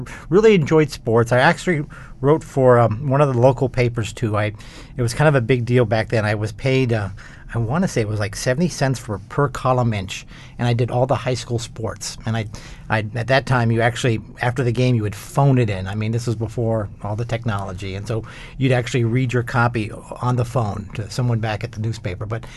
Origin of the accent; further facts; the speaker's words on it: Chisholm, Minnesota, United States; born there; I was born in August 23rd, 1958, Chisholm, Minnesota.